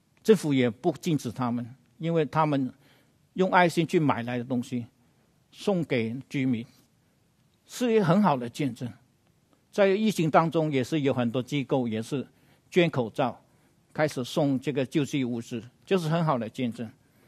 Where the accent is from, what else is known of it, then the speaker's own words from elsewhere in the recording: Guangdong, China; 我们广东人叫他什么老油条啊，隔夜的油条，你知道吗？